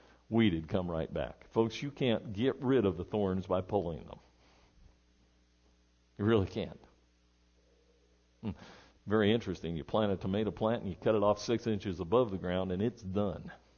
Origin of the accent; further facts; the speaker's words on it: California, United States; I grew up there in Northern California.